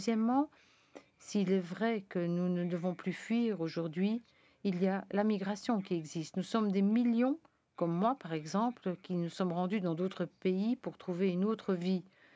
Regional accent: Venezuela; now in Chile; Je viens du Venezuela. Je suis un migrant au Chili.

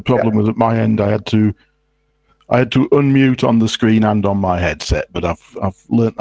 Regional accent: England, United Kingdom; I'm English.

